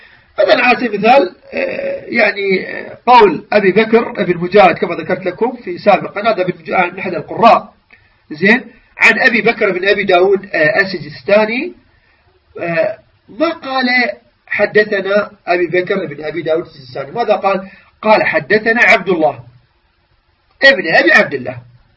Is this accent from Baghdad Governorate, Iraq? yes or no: no; Mosul, Nineveh, Iraq; المصلاوي ينسبني إلى بلدتي